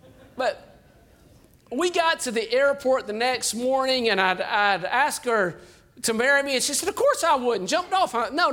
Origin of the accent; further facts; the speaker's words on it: Georgia, United States; I was from South Georgia.